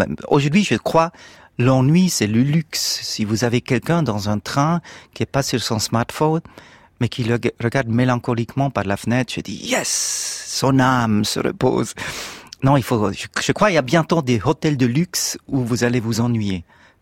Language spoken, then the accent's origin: French; Switzerland; Oui, parce que je viens de la Suisse.